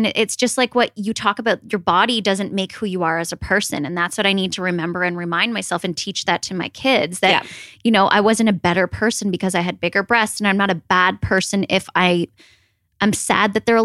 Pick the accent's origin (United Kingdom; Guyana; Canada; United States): Canada; I'm French Canadian